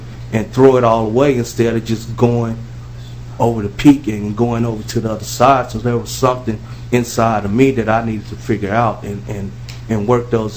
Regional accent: Little Rock, Arkansas, United States; also born or lived in Virginia / California / Florida; now in Minnesota, United States; And I tell you, I'm from Little Rock, Arkansas, and I've lived in Virginia, California. I've also been down in Florida for a little bit because of my career before I came to Minnesota.

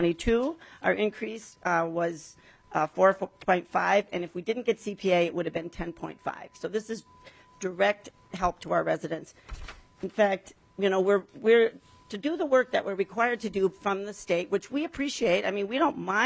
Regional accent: Minnesota, United States; I am from Ramsey County, and that's an urban county here.

